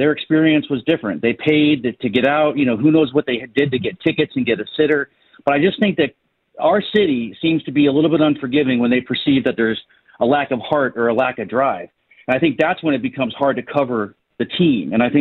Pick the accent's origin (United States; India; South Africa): United States; Cleveland, Ohio; I'm not currently living Dallas-Fort Worth, but as born and raised in Cleveland my whole life.